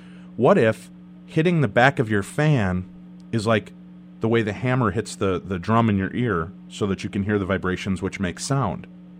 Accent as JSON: {"language": "English", "town": "Medina", "region": "Illinois", "country": "United States", "tie": "born or raised there", "said": "I grew up in Medina, Illinois, which is right across the street from the Medina Golf Course, which is huge."}